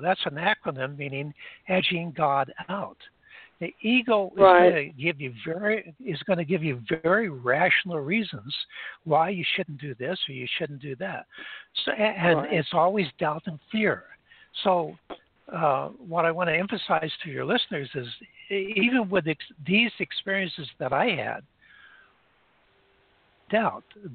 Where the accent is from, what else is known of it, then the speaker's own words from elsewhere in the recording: Greece; When I was growing up in Greece, everybody called me by my middle name